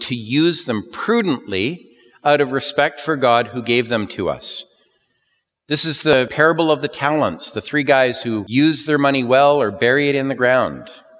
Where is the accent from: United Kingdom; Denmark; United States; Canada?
Canada; As a Canadian people, we are a nation of unending skies, fertile soils, abundant forests, hills, and oceans. And as Christians in this land